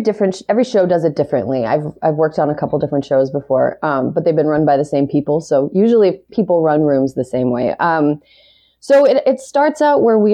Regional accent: Wisconsin, United States; now in Los Angeles, United States; I was raised in the Midwest. I'm from Wisconsin's 7th district, which is very rural

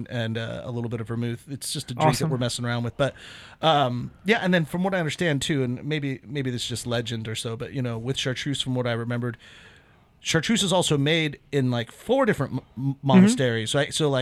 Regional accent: San Jose, California, United States; I'm from San Jose and with the Silicon Valley, this is this feels like San Jose circa 1995.

